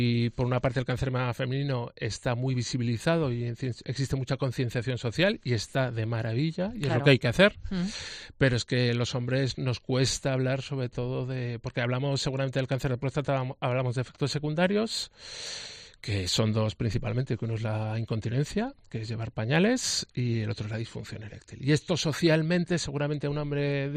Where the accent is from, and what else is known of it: Aragon, Spain